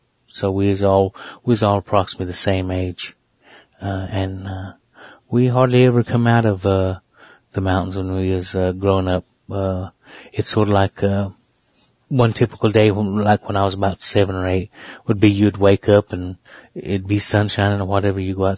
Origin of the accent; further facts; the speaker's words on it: Cherokee, North Carolina, United States; I am from the Eastern Band of Cherokee Indians. I was raised in Cherokee, North Carolina, which is a reservation about approximately 30 miles off the Tennessee border in North Carolina. I was born on the reservation.